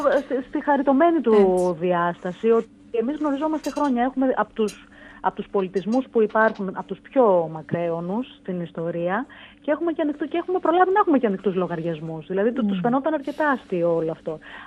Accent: Greece; Τους έλεγα ότι είμαι από Ελλάδα, υπήρχαν κάποιοι που δεν ξέρανε καν κατά που πέφτει η Ελλάδα.

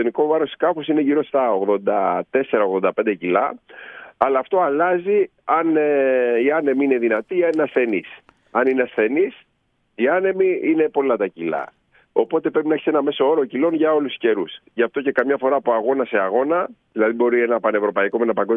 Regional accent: Syros, South Aegean, Greece; Γιατί λόγω που είμαι από τη Σύρο.

